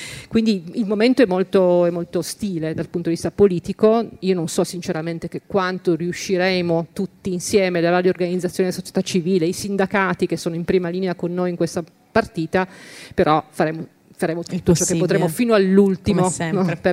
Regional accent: Genoa, Liguria, Italy; Io sono di Genova, peraltro ha sede anche a Genova.

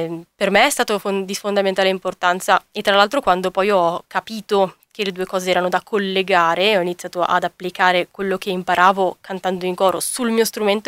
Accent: Alessandria, Piedmont, Italy; che io sono di Alessandria, ho fatto il conservatorio là all'inizio

